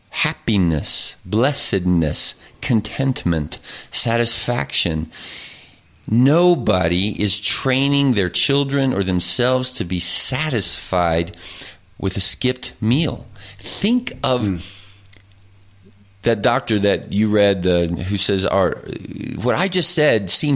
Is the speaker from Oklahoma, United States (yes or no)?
yes; Oklahoma, United States; and I grew up in Oklahoma. I am an Oklahoman.